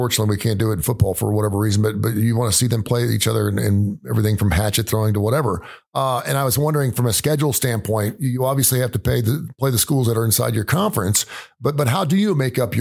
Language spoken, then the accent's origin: English; United States; And I'm like, listen, I'm an American. I'm a patriot.